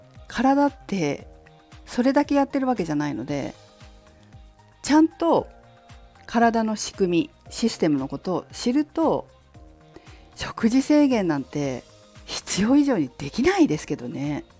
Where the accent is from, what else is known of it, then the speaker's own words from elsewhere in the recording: Fukushima, Japan; 私の実家は福島県福島市で、清野ファームという果物農家を営んでおりますが